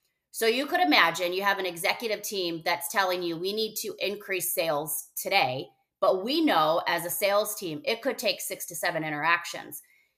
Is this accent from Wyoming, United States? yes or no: no; Chicago, Illinois, United States; And we're from Chicago. So, I mean, Chicago. So by default, we're a little more loud than normal.